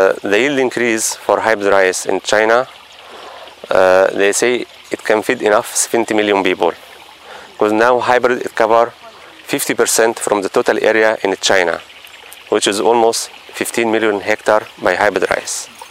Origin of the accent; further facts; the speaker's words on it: Egypt; English is a second language; I'm from Egypt.